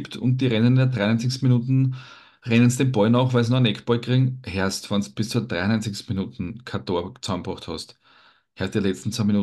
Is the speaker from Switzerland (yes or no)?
no; Vienna, Austria; oder nicht in San Francisco, sondern bei uns in Wien, aber vor dem TV die Daumen zu drücken.